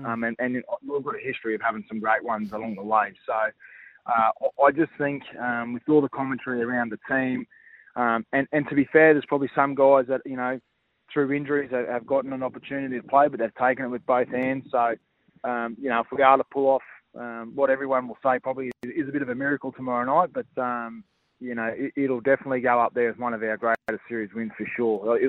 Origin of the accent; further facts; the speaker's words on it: Queensland, Australia; Mate, there's nothing like being a Queenslander and playing at a packed house at Suncorp Stadium